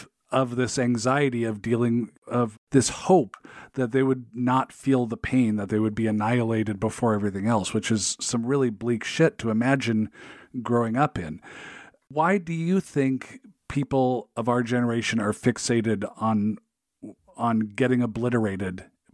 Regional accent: Seattle, Washington, United States; I grew up in the Seattle area.

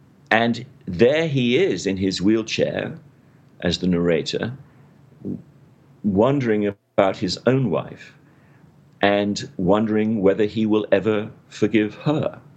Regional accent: England, United Kingdom; as an Englishman, I would naturally call Victorian

